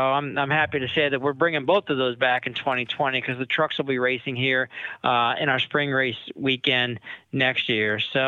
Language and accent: English; Ohio, United States; also born or lived in Michigan; And yes, born and raised in Ohio and born and raised a Buckeye.